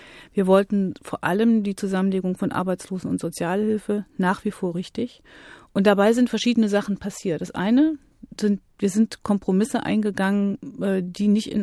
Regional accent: East Germany, Germany; als Ostdeutsche weiß ich ja ganz gut, wovon ich rede.

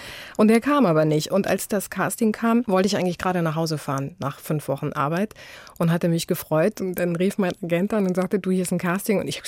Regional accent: Habshausen, Germany; Ja, auf jeden Fall. Also ich bin viel draußen gewesen. Ich habe im Regen getanzt. Ich habe Hütten gebaut.

